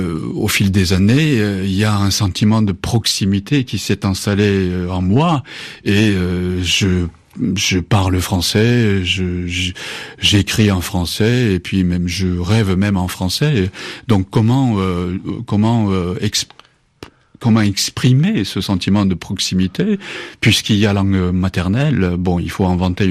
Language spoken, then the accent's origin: French; Japan; first language Japanese; French is a second language; la langue japonaise, c'est ma langue d'origine, ma langue maternelle, il n'y a pas de doute.